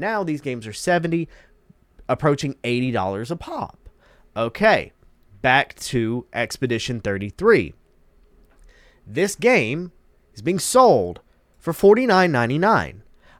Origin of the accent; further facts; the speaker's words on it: Southern United States, United States; I'm as Southern as it gets. Now, my accent has subsided over the years.